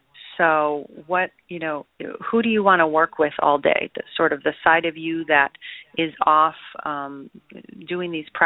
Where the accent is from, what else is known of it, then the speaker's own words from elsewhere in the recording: Midwest, United States; I grew up in the Midwest with this idea that marketing was distasteful. And, becoming a used car salesman was just about the lowest thing that you could do where I'm from.